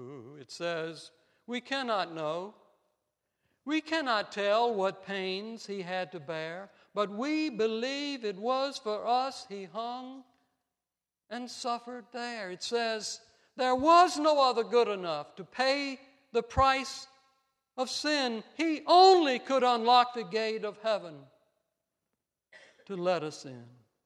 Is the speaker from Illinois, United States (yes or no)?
no; South Boston, Virginia, United States; Halifax Courthouse in Virginia, just north of South Boston, which is my hometown.